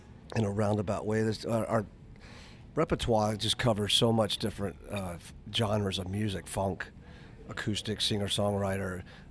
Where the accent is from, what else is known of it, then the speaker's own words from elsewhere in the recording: Lubbock, Texas, United States; born there; I was born in Lubbock, Texas, okay. 1960, and my parents moved around a lot.